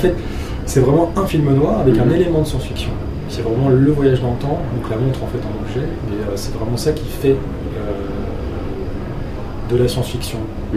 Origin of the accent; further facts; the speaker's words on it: Nantes, Pays de la Loire, France; now in Paris, France; je suis pas de Paris, je suis de Nantes à la base. Quand je suis arrivé ici